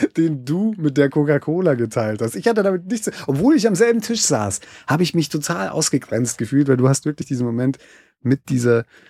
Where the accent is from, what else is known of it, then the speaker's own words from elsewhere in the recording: East Germany, Germany; born there; dadurch, dass ich im Osten geboren bin